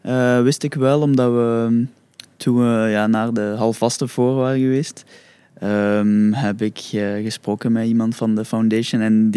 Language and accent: Dutch; Limburg, Belgium; now in Ghent, Belgium; Dus ja, als Limburger naar hier in Gent verhuist, is mij wel bevallen.